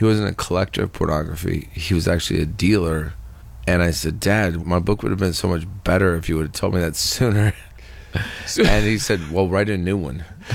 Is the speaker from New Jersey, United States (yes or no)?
no; Ohio, United States; And I grew up in Ohio.